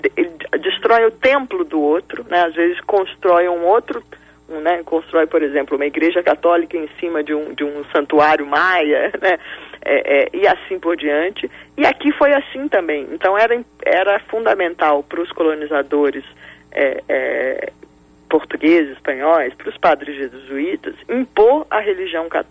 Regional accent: São Paulo, Brazil; now in Rio de Janeiro, Brazil; Eu agora moro no Rio, mas sou nascida e criada em São Paulo.

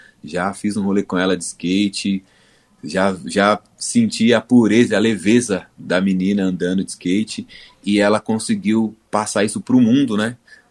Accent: São Paulo, Brazil; Em São Paulo mesmo, Zona Norte, Vila Maria, né, sou cria aqui do Carandiru Family, né, a pista de skate onde era a antiga casa de detenção, também cria do Sacolão Skate, e aí vim daqui, essa é a minha área.

